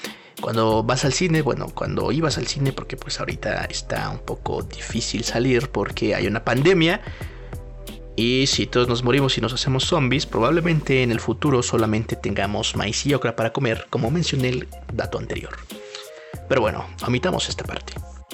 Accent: Mexico; Este centro internacional está ubicado en México, aquí mismo, aquí de donde soy yo, de donde les estoy hablando, en donde me encuentro en este momento.

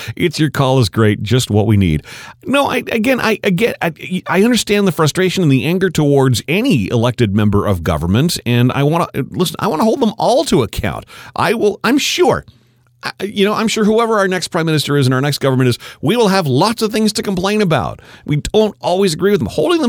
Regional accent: Canada; Well, my nationality, I'm Canadian.

